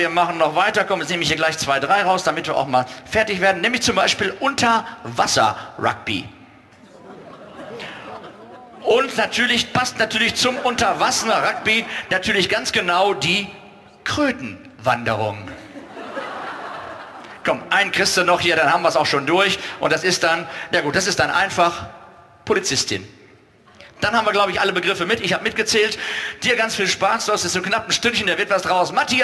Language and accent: German; Bielefeld, North Rhine-Westphalia, Germany; wir als Bielefelder